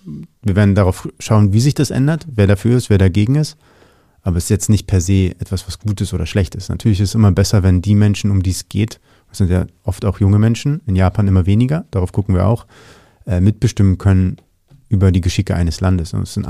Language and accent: German; Berlin, Germany; born there; Haben wir hier in Berlin ja auch erlebt.